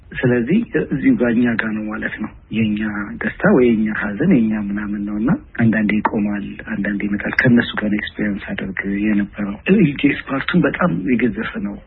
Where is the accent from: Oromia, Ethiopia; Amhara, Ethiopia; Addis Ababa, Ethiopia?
Addis Ababa, Ethiopia; እንዳጋጣሚ ኮተቤ አካባቢ ስለነበርኩ የኮሌጅ ተማሪዎችም ሊመጡ ይችላል። ጠላም አለ እዛ ውስጥ ነው ያደኩት ለረዥም ጊዜ።